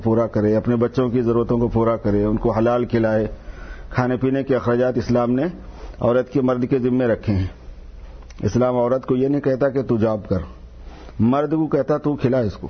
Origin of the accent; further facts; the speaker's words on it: Hyderabad, Telangana, India; میں حیدرآباد سے ہوں انڈیا